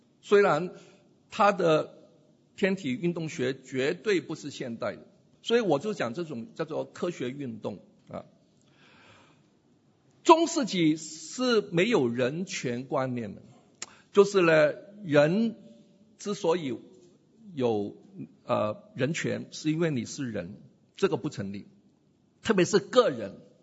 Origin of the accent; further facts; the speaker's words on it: Guangdong, China; 我们广东人说好嘎塞啦，很厉害啦。